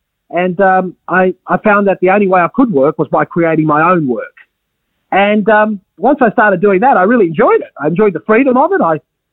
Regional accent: Australia; born there; I was born in Australia, as a lot of us were

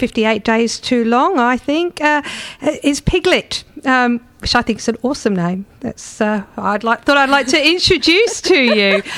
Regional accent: England, United Kingdom; And I know I'm English, I'm supposed to be used to the cold

